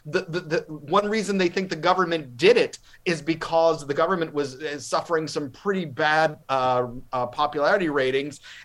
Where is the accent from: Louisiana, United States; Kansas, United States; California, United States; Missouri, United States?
Louisiana, United States; My home state, Louisiana, at 50%.